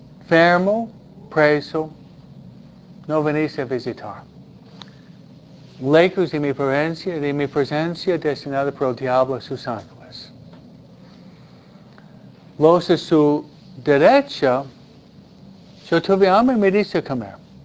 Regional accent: Michigan, United States; born there; Naciste en Michoacán y yo en Michigan.

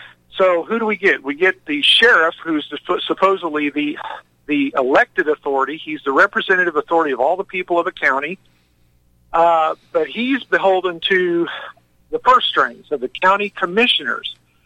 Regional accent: Missouri, United States; because I'm originally from Missouri, and I was supporting my family still back in Missouri

